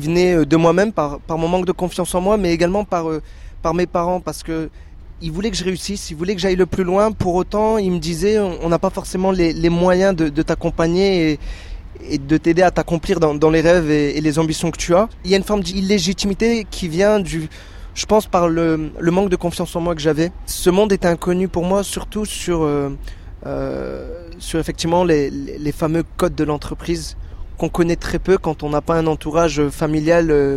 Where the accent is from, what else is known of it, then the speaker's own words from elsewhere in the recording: Hauts-de-France, France; 26 ans. Je suis issu du nord de la France.